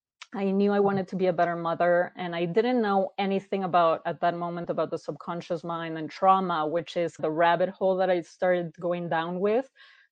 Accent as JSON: {"language": "English", "region": "Mexico City", "country": "Mexico", "tie": "born or raised there", "said": "I grew up in Mexico City, and there's not a lot of that there."}